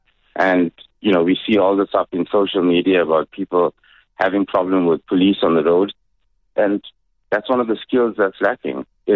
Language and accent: English; South Africa; We have not made it a part of being South African. So, you know, being proudly South African is we are the Rainbow Nation.